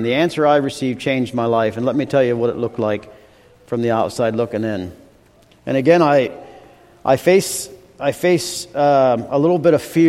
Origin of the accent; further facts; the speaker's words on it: New London, Ohio, United States; I grew up in New London, Ohio, Huron County, Ohio. So originally Ohio, born and raised till I was about 22, 23 years old.